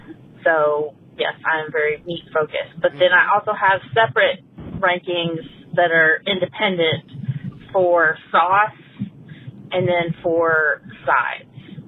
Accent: Dallas, Texas, United States; I'm from Dallas.

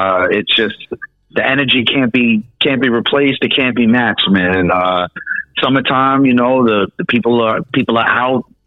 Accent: Brooklyn, New York, United States; also born or lived in Yonkers / Long Island; So I was born in Yonkers, which is in Westchester. You know, it's south of New York City.

